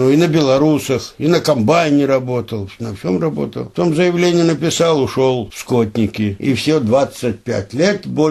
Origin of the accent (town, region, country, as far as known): Kulomzino, North Kazakhstan Region, Kazakhstan